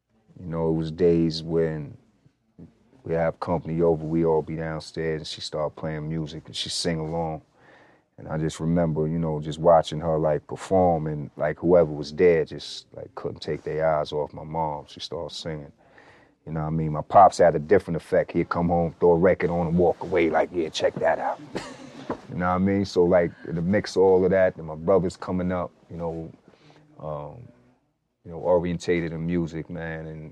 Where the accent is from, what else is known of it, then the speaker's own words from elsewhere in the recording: Long Island, New York, United States; knowing I was from Long Island. They was like, Long Island, you know, I'm from Long Island. No rappers in here from Long Island, so I had to make my way in.